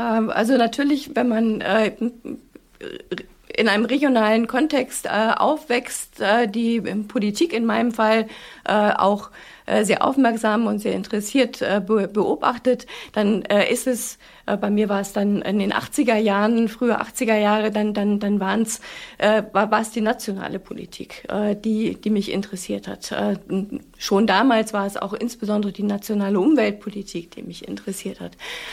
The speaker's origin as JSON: {"language": "German", "region": "Northern Germany", "country": "Germany", "said": "dass ich mich nicht als Norddeutsche, nicht als Deutsche, sondern tatsächlich als Europäerin fühle"}